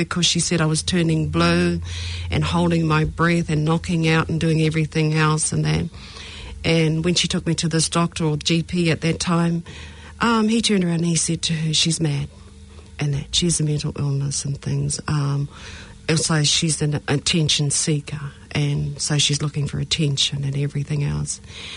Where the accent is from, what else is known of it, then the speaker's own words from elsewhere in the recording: Northland, New Zealand; first language Maori; ko maunga taniwha te maunga, ko tapapa te awa, ko hokianga te moana, ko ngā taki mata whaurua te waka, ko ngā puhi te iwi, taku marae I noho I hokianga.